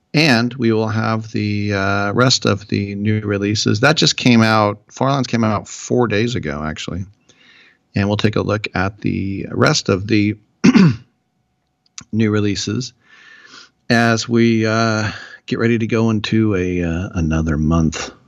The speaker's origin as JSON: {"language": "English", "region": "California", "country": "United States", "said": "I'm from the Bay Area, which is a pro town, if you could call it that, but it's like, you know, the fifth market."}